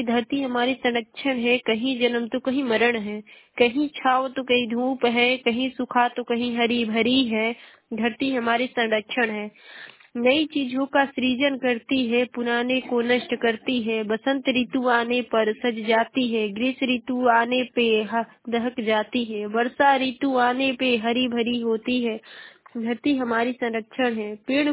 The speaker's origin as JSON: {"language": "Hindi", "town": "Ballia", "region": "Uttar Pradesh", "country": "India", "said": "और मैं बलिया जिले की निवासी हूँ।"}